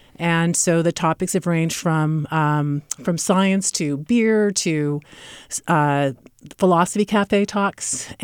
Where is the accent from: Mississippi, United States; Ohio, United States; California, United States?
California, United States; Sacramento; I came back to Sacramento, my hometown